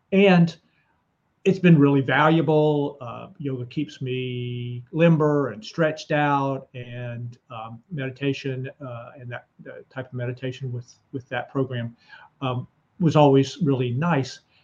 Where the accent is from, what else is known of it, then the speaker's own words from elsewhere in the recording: North Carolina, United States; now in California, United States; In 1972, I moved from North Carolina, which is on the East Coast of the United States, to California and to the San Francisco Bay Area.